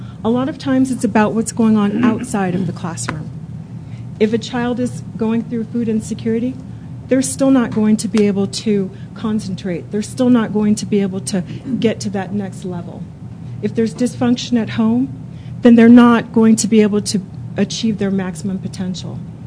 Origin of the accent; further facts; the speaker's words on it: Colorado Springs, Colorado, United States; I'm from Colorado Springs, although a member of several organizations, I'm here today as a mom and an educator.